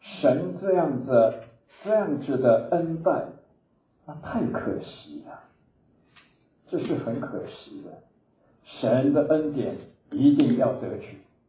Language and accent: Chinese; Taipei, Taiwan; 我出生在台北，我在台北受教育，我的一切都在我家里是做贸易的，在台北，我不可能离开台北，我是台北人，我是台北人，很骄傲。